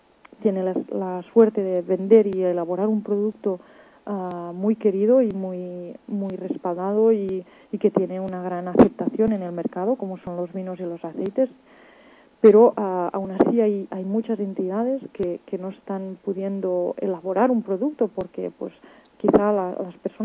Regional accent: Catalonia, Spain; Spanish is a second language; Soy muy catalana en ese aspecto, soy fatal hablando castellano, me esfuerzo

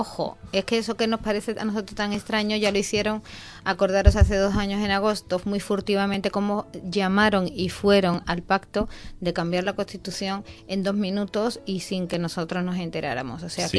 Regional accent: Spain; born there; Nosotros sí somos españoles, porque hemos nacido todos en España

